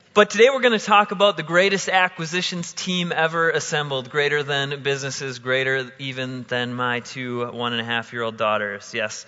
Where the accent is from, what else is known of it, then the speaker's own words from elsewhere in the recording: Wisconsin, United States; So I grew up in the Christian Reformed denomination in a small town in Wisconsin.